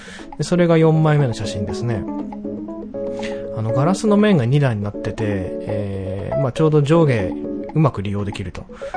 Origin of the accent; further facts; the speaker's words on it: Chiba, Japan; 地元千葉の幕張のですね